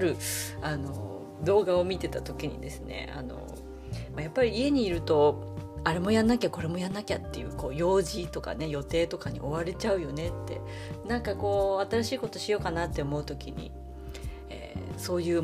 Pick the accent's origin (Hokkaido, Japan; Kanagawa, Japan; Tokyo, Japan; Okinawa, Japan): Hokkaido, Japan; Asahikawa; now in Nanae, Japan; 旭川は、出身なんですけども、一応北海道の真ん中で、